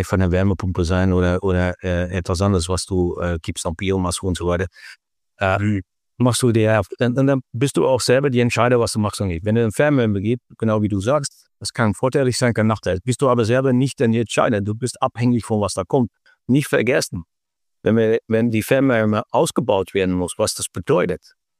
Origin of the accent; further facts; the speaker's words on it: Netherlands; German is a second language; now in Germany; dass ich als Holländer hier weiß, was da in Deutschland läuft